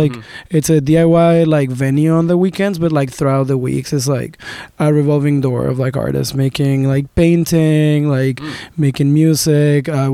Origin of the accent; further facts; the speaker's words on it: Mexico; I'm originally from Mexico.